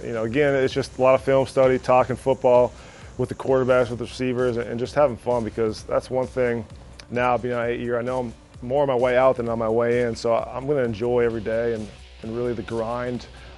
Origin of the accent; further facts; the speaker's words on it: Minnesota, United States; You know, I'm from Minnesota. It still has a Midwest feel